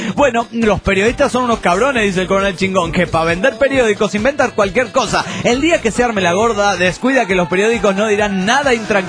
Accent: Olavarría, Buenos Aires Province, Argentina; de Olavarría, Argentina.

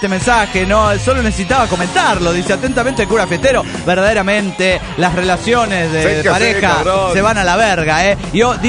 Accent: Mexico City, Mexico; now in Venezuela; soy de México, DF, o sea, Chilangolandia. Y estoy viviendo en contra de mi voluntad en Venezuela

